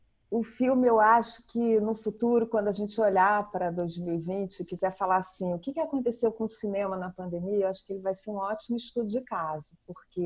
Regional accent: Rio de Janeiro, Brazil; Não, eu sou carioca e tô no Rio.

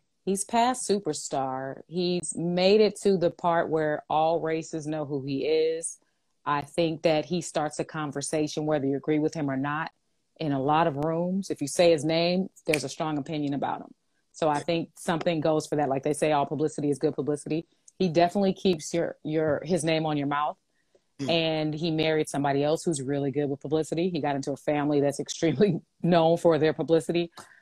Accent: Inglewood, California, United States; I did free theater in the Inglewood Playhouse because I'm from Inglewood, Cali, West Side, represent, whoop, whoop.

